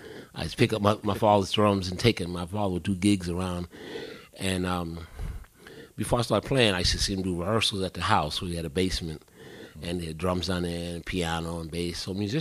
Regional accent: Brooklyn, New York, United States; But growing up in Brooklyn, like I said, my father would always have rehearsals at the house.

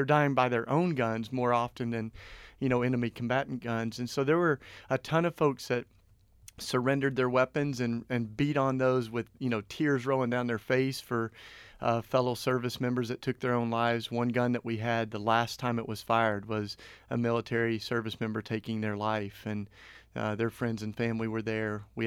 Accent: Tennessee, United States; I grew up with guns. I grew up in East Tennessee.

